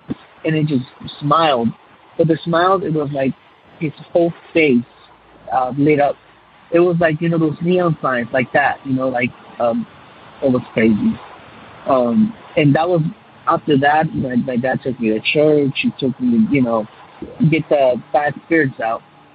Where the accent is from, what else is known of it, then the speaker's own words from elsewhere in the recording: California, United States; I'm from California.